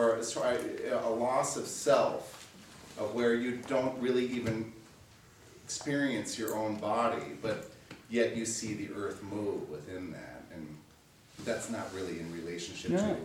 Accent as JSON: {"language": "English", "region": "Midwest", "country": "United States", "also_born_or_lived": "San Diego", "said": "I used to live in San Diego, and I'm from the Midwest"}